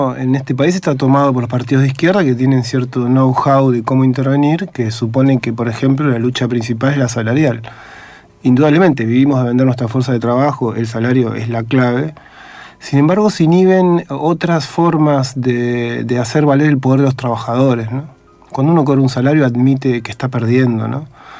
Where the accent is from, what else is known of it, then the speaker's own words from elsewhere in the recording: Tigre, Buenos Aires Province, Argentina; Yo soy de Zona Norte y de Tigre